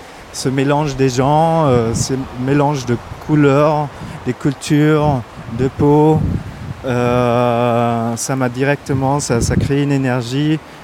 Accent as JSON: {"language": "French", "region": "Normandy", "country": "France", "tie": "born or raised there", "said": "J'ai grandi en Normandie, alors je parle français, je suis assez francophile. … Alors je me sens bien en France, et ici particulièrement à Marseille."}